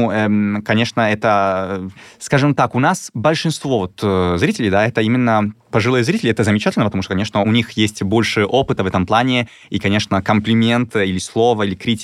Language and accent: Russian; Venice, Veneto, Italy; Russian is a second language; я из Венеции, мои друзья, ну, все вокруг удобно, красиво, каналы.